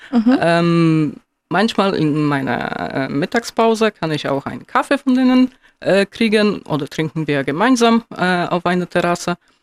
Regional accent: Poland; now in Germany; Ich komme ursprünglich aus Polen. Ich bin in Deutschland seit 10 Jahren

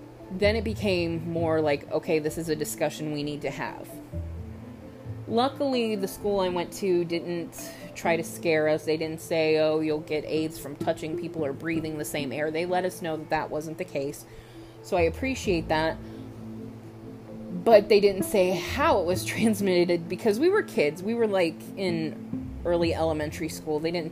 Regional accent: Austin, Texas, United States; I'm from Austin, or the Austin area.

